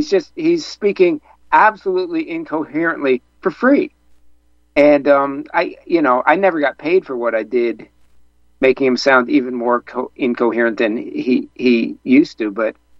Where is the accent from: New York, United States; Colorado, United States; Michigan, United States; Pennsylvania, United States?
Pennsylvania, United States; I'm from Pennsylvania.